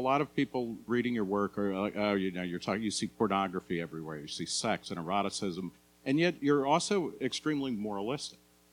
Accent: New Jersey, United States; I grew up on the Jersey Shore.

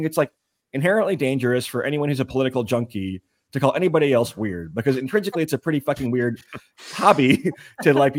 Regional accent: East Lansing, Michigan, United States; I'm from Michigan. Grew up in East Lansing, Michigan, Michigan State University.

